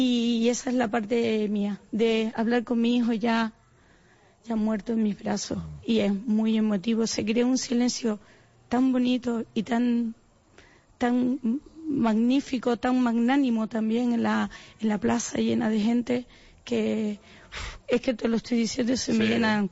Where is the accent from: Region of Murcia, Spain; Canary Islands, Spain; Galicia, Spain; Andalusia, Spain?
Canary Islands, Spain; Adeje; Siempre he estado vinculada al mundo social y cultural de mi pueblo. Soy adejera